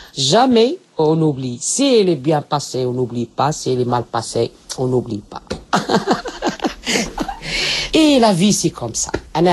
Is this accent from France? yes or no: no; Casablanca, Casablanca-Settat, Morocco; French is a second language; je suis marocaine, casablancaise.